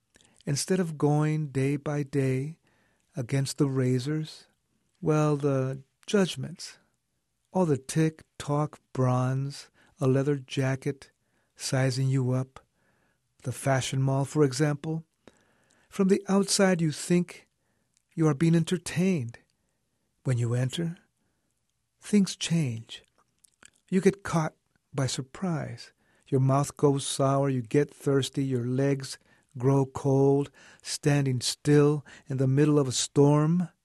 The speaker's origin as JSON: {"language": "English", "town": "Fowler", "region": "California", "country": "United States", "tie": "born there", "said": "I was born in Fowler, a few miles from Fresno, and as soon as I was 29 days old, we got back on the road and went to the next ranchito and the next town"}